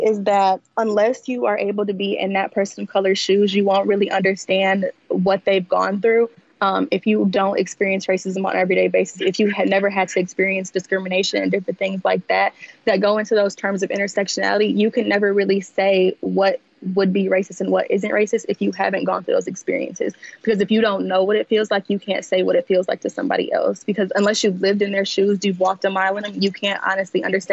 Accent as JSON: {"language": "English", "town": "Saginaw", "region": "Michigan", "country": "United States", "said": "I'm from Saginaw, Michigan, originally, and just seeing the different struggles that we had throughout our community"}